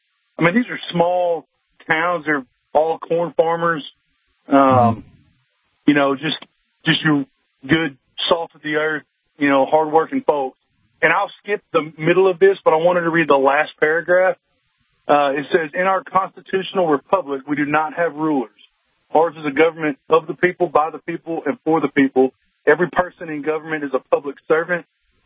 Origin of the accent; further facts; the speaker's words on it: Arkansas, United States; I'm born and raised in Arkansas